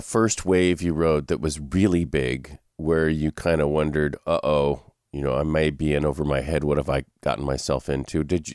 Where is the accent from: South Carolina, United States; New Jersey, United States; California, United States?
California, United States; Malibu; For example, I grew up in Malibu, and those waves were really fun and easy to surf.